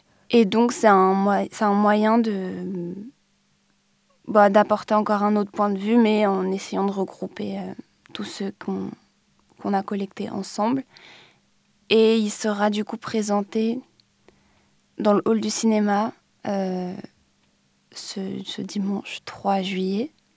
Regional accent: France; si je me situe, je suis française et je ne connais pas tant

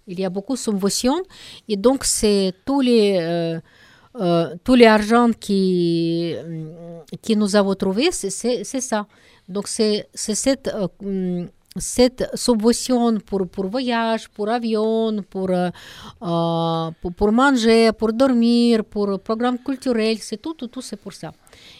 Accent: Russia; French is a second language; il est connu plus comme chez nous en Russie

